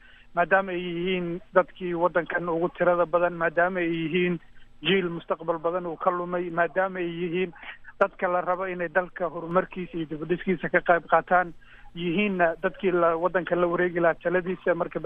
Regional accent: Mogadishu, Banaadir, Somalia; moved away; Aniguna dhallinyaranimadeydii waqtigii caruur aan korayay magaalada Muqdisho aan ku koray, kadib waxaan nasiib fursad u helay inaan waddamada dibadda oo muddo kusoo noolaado

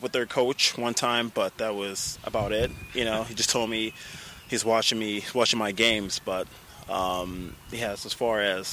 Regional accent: Ghana; born there; also born or lived in South Africa; Yeah, my family's from Ghana. I was born in Ghana as well. So, you know, that's home for me.

